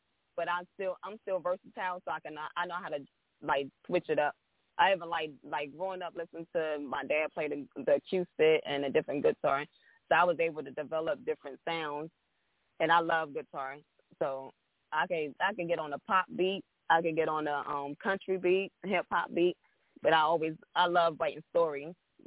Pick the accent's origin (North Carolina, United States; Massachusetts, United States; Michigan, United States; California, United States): North Carolina, United States; Edenton; So I'm from Edenton, North Carolina. It's a small town in Edenton, North Carolina. I'm currently living in Virginia in the 757 area